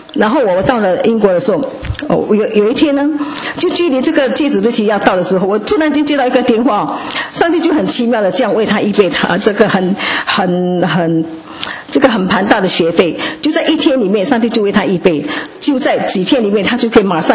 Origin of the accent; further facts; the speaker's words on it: China; 可是我们是平民，我们是中国人，我们不可能进去的。